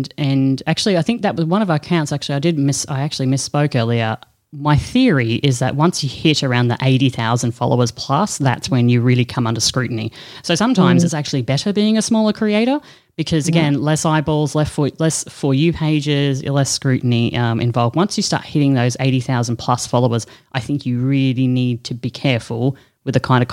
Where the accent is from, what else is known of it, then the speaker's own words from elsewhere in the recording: Australia; now in Europe; I'm an Aussie living in Europe